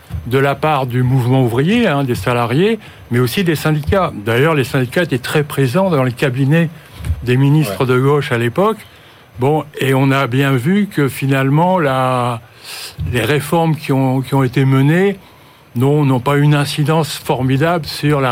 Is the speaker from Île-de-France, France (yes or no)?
no; Hauts-de-France, France; moi, je suis du Nord-Pas-de-Calais.